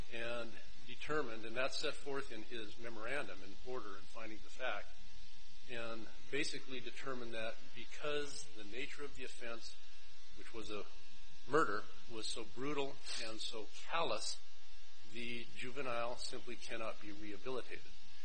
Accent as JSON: {"language": "English", "town": "Helena", "region": "Montana", "country": "United States", "said": "I'm an attorney from Helena, Montana."}